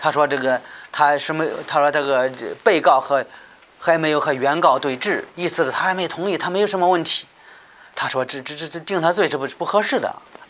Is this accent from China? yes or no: yes; China; 我们中国人都是为了追求世界